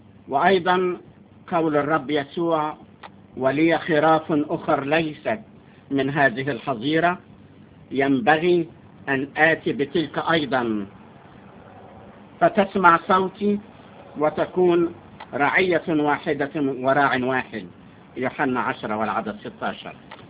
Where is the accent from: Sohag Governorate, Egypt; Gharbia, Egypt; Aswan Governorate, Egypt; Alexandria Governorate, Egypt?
Sohag Governorate, Egypt; Sohag; من سوهاج، من مواليد سوهاج سنة 1940.